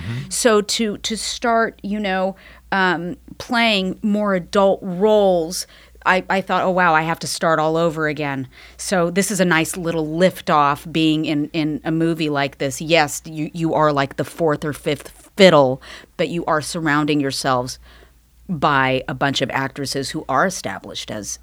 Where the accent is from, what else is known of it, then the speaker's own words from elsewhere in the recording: Downey, California, United States; I grew up in Downey, California.